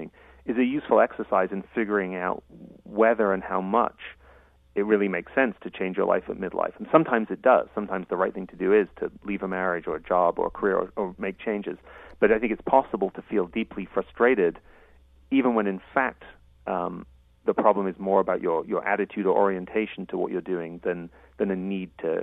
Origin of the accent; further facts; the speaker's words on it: England, United Kingdom; I grew up in England